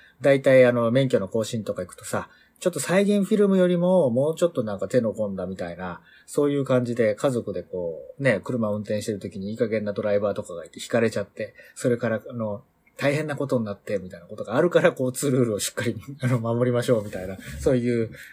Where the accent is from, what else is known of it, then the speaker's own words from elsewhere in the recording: Tokyo, Japan; 東京出身者としてそういうのはあんまり聞いたことがないですねっていう